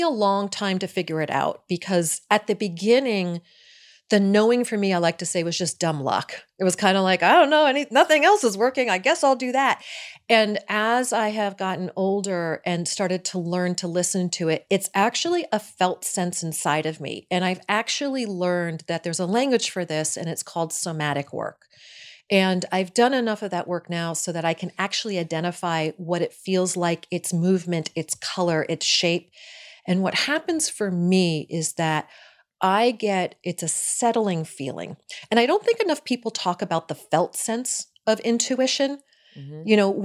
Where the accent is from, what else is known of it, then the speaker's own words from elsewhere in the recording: East Coast, United States; And, you know, I'm from the East Coast. I'm 52